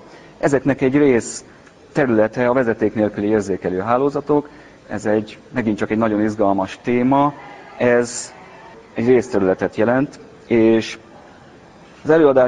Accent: Kecskemét, Bács-Kiskun, Hungary; eredetileg kecskeméti gyerek vagyok

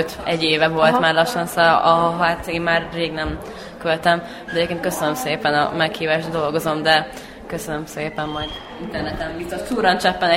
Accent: Hungary; de hát szívesen is magyar vagyok

